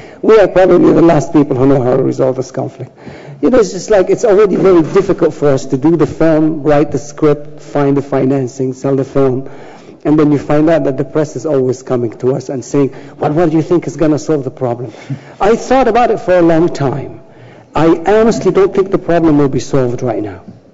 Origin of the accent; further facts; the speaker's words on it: Beirut, Beirut Governorate, Lebanon; moved away as an adult; We grew up in Lebanon under a lot of occupation by the Israelis. I was 19 years old when I left Beirut.